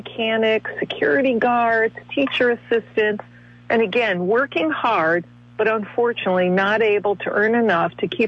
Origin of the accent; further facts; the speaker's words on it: New Britain, Connecticut, United States; So as an example, I grew up in New Britain.